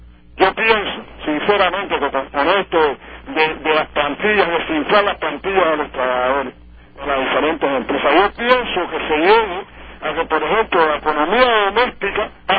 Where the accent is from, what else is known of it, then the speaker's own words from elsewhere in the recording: Cuba; ponemos a dialogar como ciudadano cubano normal y corriente que soy